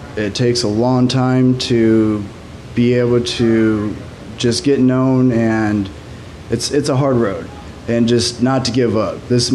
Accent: Fort Dodge, Iowa, United States; Yeah, that's right. I'm from Fort Dodge, Iowa.

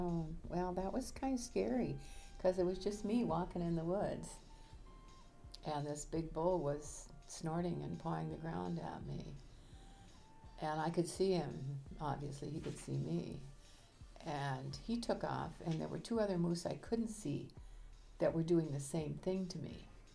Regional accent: Hungry Jack, Minnesota, United States; also born or lived in St. Paul; I was born in St. Paul, and I was 10 days old when they brought me up to Hungry Jack.

